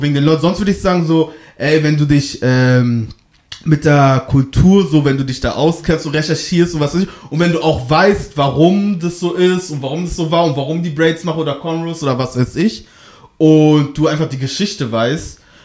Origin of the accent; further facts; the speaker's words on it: Ghana; now in Germany; Ich bin aus Ghana, Genaka